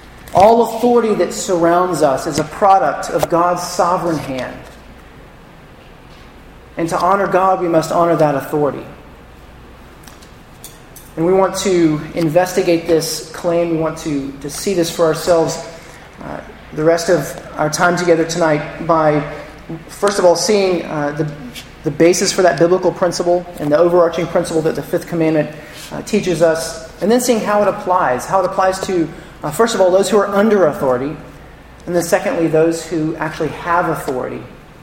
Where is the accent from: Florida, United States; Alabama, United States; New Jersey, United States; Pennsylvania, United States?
Alabama, United States; And I assure you that this is not simply because I'm from Alabama and math is not my strong suit.